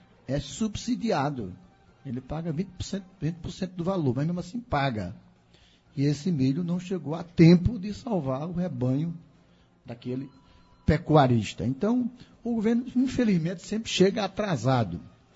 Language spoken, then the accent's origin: Portuguese; Afogados da Ingazeira, Pernambuco, Brazil; aqui em Afogados da Engazeira, por ser minha terra natal